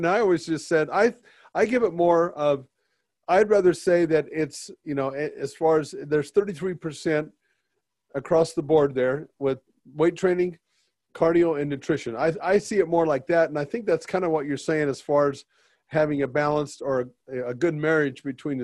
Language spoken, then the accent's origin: English; United States; we come from America and everything is pretty plentiful here, you know, and I was just a dumbass American over in Eastern Bloc country